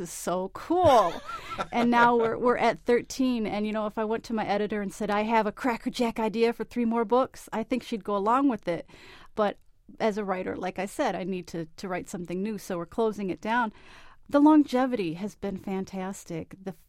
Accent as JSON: {"language": "English", "region": "Michigan", "country": "United States", "tie": "born or raised there", "said": "And I have also since moved back to my hometown in Michigan, where it's also a little more accepted there anyway."}